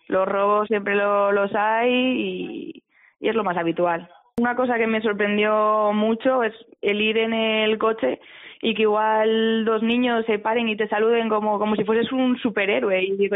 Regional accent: Asturias, Spain; de Asturias y tengo 24 años.

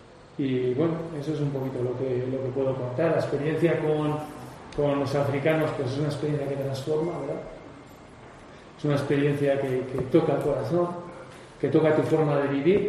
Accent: Burgos, Castile and León, Spain; yo me he formado en el seminario de Burgos, yo soy burgalés. He trabajado en la diócesis de Burgos 9 años y después ya marché a misiones

